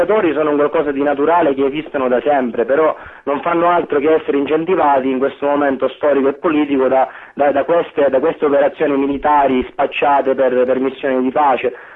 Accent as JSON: {"language": "Italian", "region": "Sicily", "country": "Italy", "said": "e anche da siciliani, da appartenenti a un luogo che si trova geograficamente al centro del Mediterraneo"}